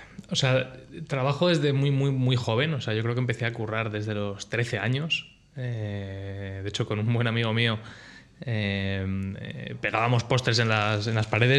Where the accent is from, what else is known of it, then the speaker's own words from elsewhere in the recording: United States; moved away as an adult; yo me fui a Estados Unidos con 9 años, me volví a España con 12, estuve aquí 2 añitos más y nos volvimos a ir a Estados Unidos y ya estuve hasta ahí hasta los 24, o sea que me crié en Estados Unidos prácticamente.